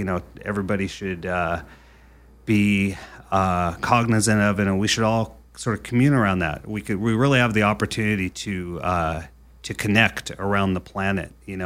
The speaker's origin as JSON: {"language": "English", "town": "Huntington Beach", "region": "California", "country": "United States", "tie": "born or raised there", "lives_now": "San Francisco, United States", "said": "Because I grew up in Huntington Beach."}